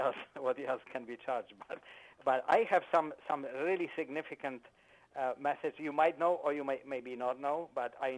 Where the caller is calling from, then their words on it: Riverhead, New York, United States; Riverhead.